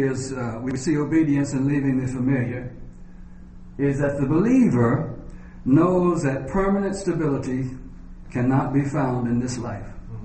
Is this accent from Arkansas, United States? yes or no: yes; Arkansas, United States; moved away; I remember when I came here from Arkansas.